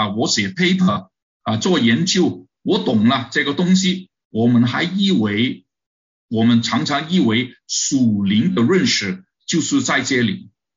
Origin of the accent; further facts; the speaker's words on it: China; now in Canada; 我们从中国来的弟兄姐妹大部分都是知识分子